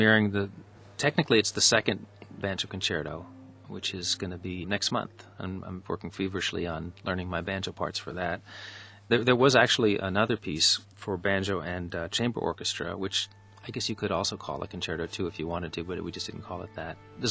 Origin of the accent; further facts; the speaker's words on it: New York City, New York, United States; I'm from New York City and I grew up on 100th Street in West End